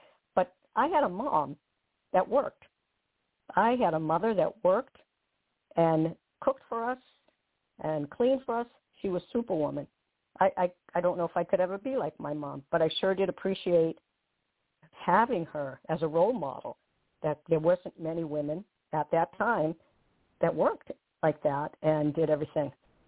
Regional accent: New England, United States; One thing, you know, it's we're from New England, and people always tell us to slow down.

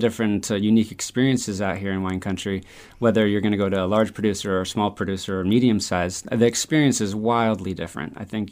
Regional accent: Forestville, California, United States; I grew up here in Sonoma County, California, out in Forestville, out in West County area.

